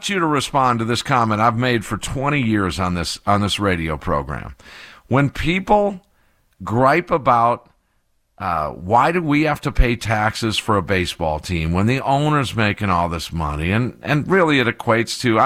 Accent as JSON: {"language": "English", "town": "Kenosha", "region": "Wisconsin", "country": "United States", "tie": "born or raised there", "said": "I grew up in Kenosha."}